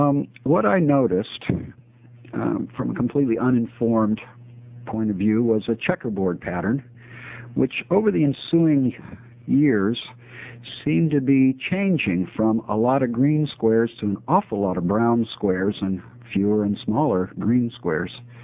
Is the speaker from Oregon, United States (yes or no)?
yes; Medford, Oregon, United States; I'm from the Medford area, where trees grow a lot slower than they do up here in the rainy north.